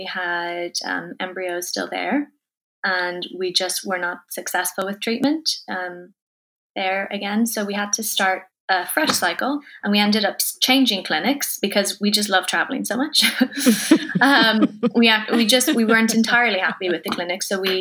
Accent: Dublin, Leinster, Ireland; I'm from Dublin.

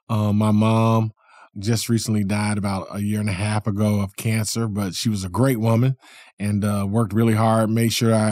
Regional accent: Muncie, Indiana, United States; also born or lived in Union City, Tennessee; So, yeah, I was born in Union City, Tennessee, and we moved to Muncie, Indiana when I was about 10 or 11. And so I grew up in Muncie, Indiana, and that's where I went to high school.

